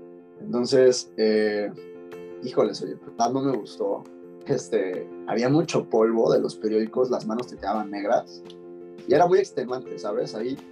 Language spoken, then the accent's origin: Spanish; Cabo San Lucas, Baja California Sur, Mexico; yo, pues ya les dije, soy de Cabo